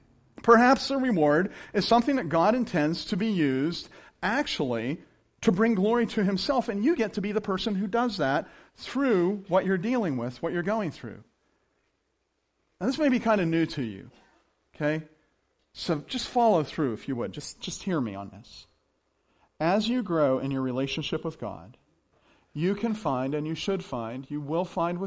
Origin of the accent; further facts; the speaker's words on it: Scotland, United Kingdom; I'm Scottish, that's why I said that.